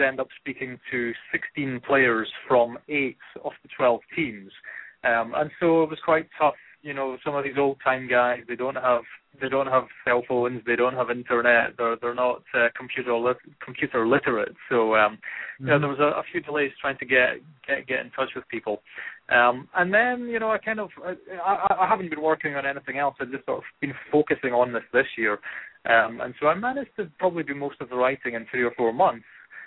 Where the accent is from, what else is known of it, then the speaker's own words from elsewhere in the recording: Aberdeen, Scotland, United Kingdom; I'm from Aberdeen in Scotland.